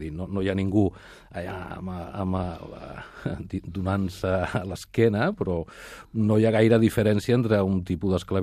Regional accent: Sant Boi de Llobregat, Catalonia, Spain; Sant Boià.

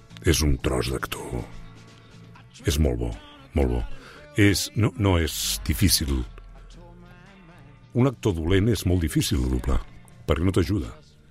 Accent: Morella, Valencian Community, Spain; Jo sóc d'origen valencià, sóc de Castelló, de Morella, i tenia relació amb companys actors de doblatge valencians

